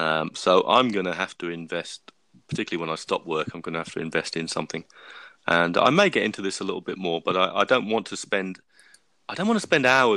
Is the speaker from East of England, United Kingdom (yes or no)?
yes; Great Yarmouth, East of England, United Kingdom; I'm now looking at my, well, Norfolk Broadshot. So it's my, you know, I'm Great Yarmouth is my hometown.